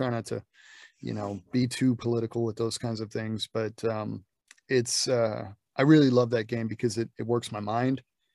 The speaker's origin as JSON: {"language": "English", "town": "Nashville", "region": "Tennessee", "country": "United States", "said": "because I'm from Nashville, so there's a lot of religion there, you know."}